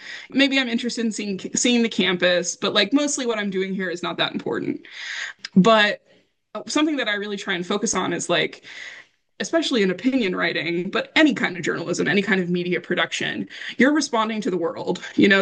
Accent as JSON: {"language": "English", "region": "Indiana", "country": "United States", "tie": "born or raised there", "said": "I grew up in Indiana"}